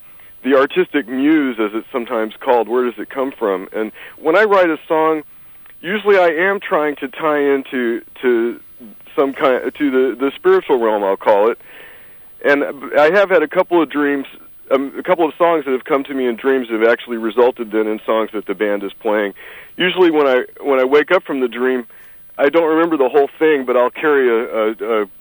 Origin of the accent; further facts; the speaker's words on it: Seattle, Washington, United States; That's right. We're from Seattle, and we've played around the Northwest.